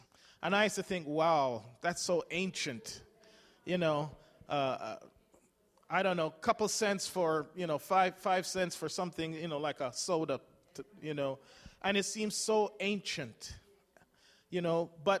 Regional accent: England, United Kingdom; I grew up in England

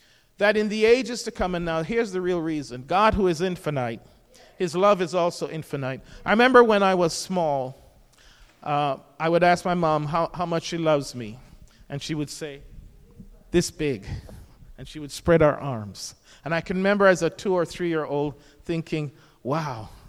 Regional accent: Jamaica; and so when we were growing up in Jamaica, she would be sent to different post offices around the island.

